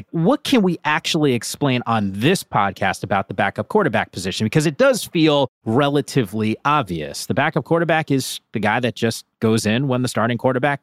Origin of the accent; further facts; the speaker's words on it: Northeast, United States; You know, I grew up in the Northeast.